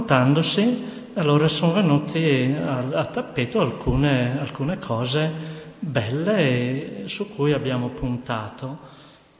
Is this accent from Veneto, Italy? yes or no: yes; Padua, Veneto, Italy; Ero in un'altra diocesi prima, provengo da Padova.